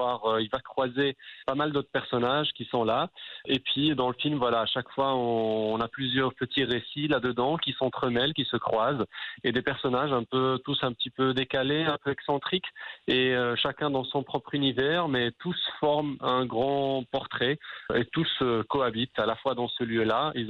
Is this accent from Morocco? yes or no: yes; Marrakesh, Marrakesh-Safi, Morocco; Je suis non seulement enfant du pays, mais moi, je suis enfant du pays. J'habite à Marrakech